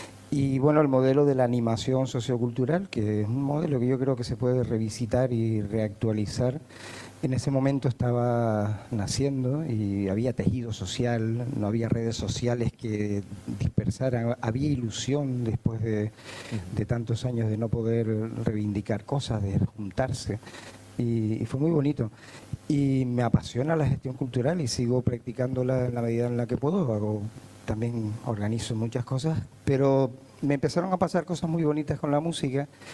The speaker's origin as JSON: {"language": "Spanish", "town": "Caracas", "region": "Capital District", "country": "Venezuela", "tie": "born there", "said": "Nací en Caracas, como muchos de mi generación, en la clínica Concepción Palacios, que era la clínica donde nacían todos los niños de mi época"}